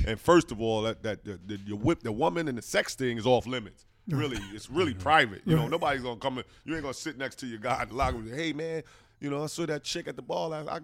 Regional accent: New Jersey, United States; playing in my hometown, New Jersey, right. 23, 24 years old.

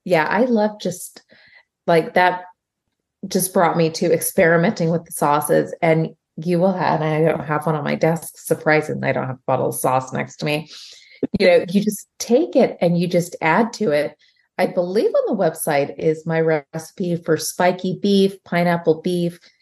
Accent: California, United States; moved away as an adult; Born and raised in California, we lived there. I did turn 40 in California. So I lived there 40 years.

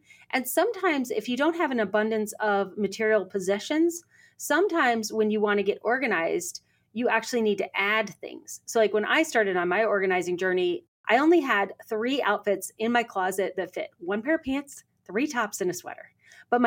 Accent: England, United Kingdom; And I called them linens because I'm English.

